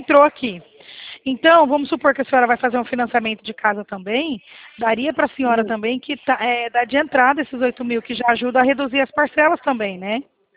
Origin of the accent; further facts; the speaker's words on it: Presidente Prudente, São Paulo, Brazil; Nós somos aqui do estado de São Paulo, Presidente Prudente.